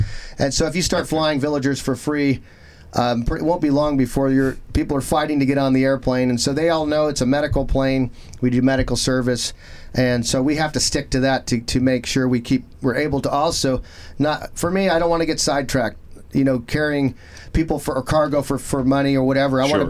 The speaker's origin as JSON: {"language": "English", "region": "California", "country": "United States", "said": "I was a surfer from California, and we weren't getting million-dollar checks written to us very frequently"}